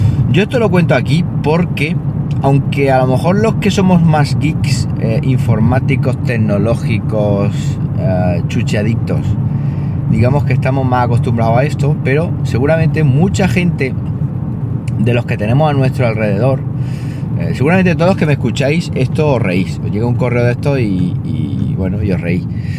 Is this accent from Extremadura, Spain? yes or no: no; Siles, Andalusia, Spain; la noche anterior han rayado 90 coches allí en mi pueblo, en Siles, 90 coches